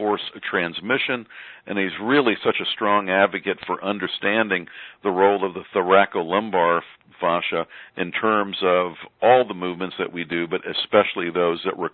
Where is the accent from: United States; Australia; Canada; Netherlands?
United States; is very important that we as American massage therapists look to the rest of the world